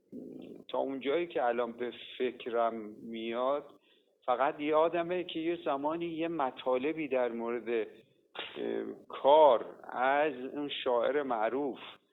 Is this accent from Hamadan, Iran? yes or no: yes; Hamadan, Iran; من همدانی هستم آخه